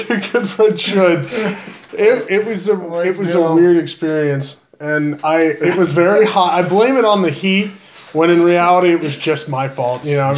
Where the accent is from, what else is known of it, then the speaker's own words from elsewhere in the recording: North Carolina, United States; No, I'm from North Carolina.